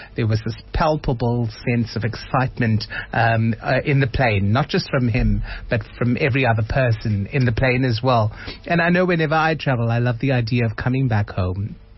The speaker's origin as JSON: {"language": "English", "country": "South Africa", "said": "I don't feel as strong a bond to India because I'm South African first."}